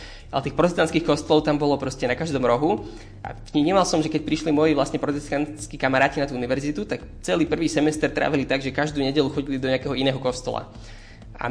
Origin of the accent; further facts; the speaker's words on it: Bratislava, Bratislava Region, Slovakia; Ja som vyrastal v Bratislave